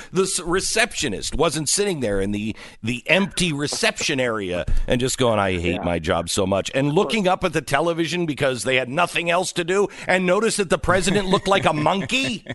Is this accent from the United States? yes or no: yes; Seattle, Washington, United States; And look, I grew up in Seattle.